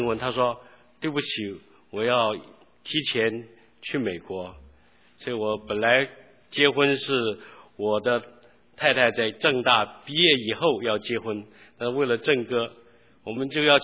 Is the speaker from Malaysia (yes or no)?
no; South Korea; 所以韩国的华侨又不是韩国人，又不是中华民国人，又不是中国大陆人，我们是出生在山东，不，那个我们的家乡是山东